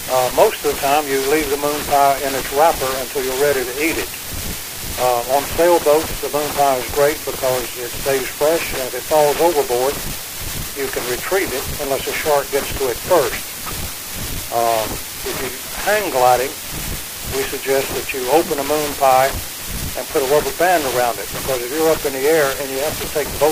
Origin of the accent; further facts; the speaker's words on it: Shelby, North Carolina, United States; And some of the production machinery for the bakery is made in my hometown of Shelby, North Carolina.